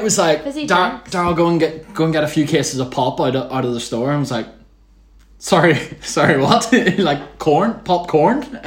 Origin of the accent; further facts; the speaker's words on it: Northern Ireland, United Kingdom; I'm British, but I'm Northern Irish.